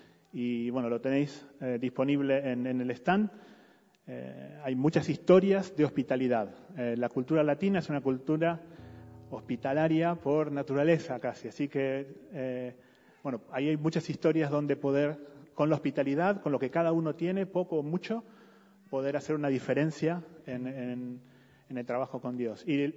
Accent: Buenos Aires, Argentina; moved away as an adult; now in Spain; Hace 19 años empezamos esta carrera misionera desde Buenos Aires. Somos de Argentina.

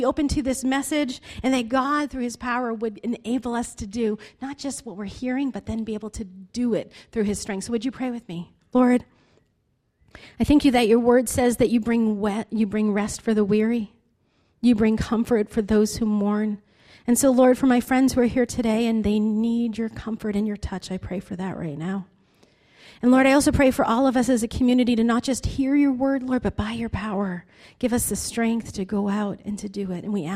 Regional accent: Lowell, Massachusetts, United States; I'm a terrible driver. I grew up in Lowell, took buses.

